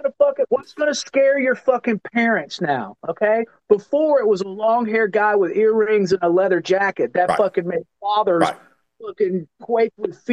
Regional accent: North Carolina, United States; I'm 23 years old. I'm a kid from North Carolina.

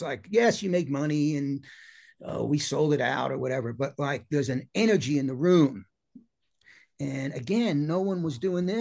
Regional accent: New York City, New York, United States; It's like the scene that we grew up in New York, the great Gildersleeve's club in the Lower East Side and New York, that rock scene in the late 70s.

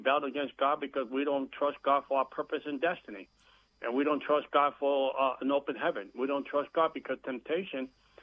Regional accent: New York City, New York, United States; And I grew up in a bad neighborhood. I grew up in the South Bronx.

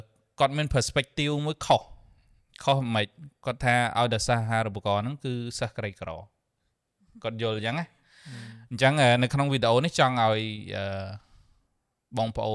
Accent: Sithor Kandal, Prey Veng, Cambodia; also born or lived in Siem Reap; ប៉ុន្តែខ្ញុំកើតនៅព្រៃវែងទេនៅស្រុកស៊ីធរកដាល

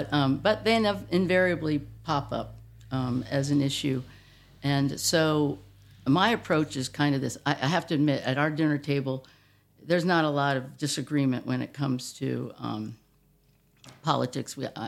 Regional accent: Virginia, United States; I grew up in Northern Virginia, mostly. I was an Army brat, so I moved around a lot and saw a lot of different places, a lot of different people.

